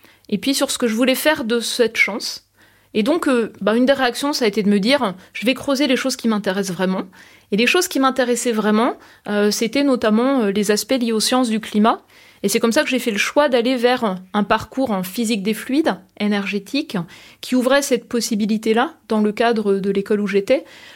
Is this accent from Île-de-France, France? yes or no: no; Grand Est, France; accent: Lorraine; Alors, j'ai gommé une partie de mon accent lorrain. Je m'en rends compte parce que quand je retourne en Lorraine